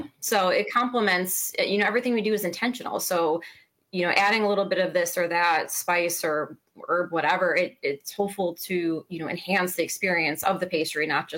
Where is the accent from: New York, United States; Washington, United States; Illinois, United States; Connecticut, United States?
Illinois, United States; Chicago; It's funny because I'm from Chicago.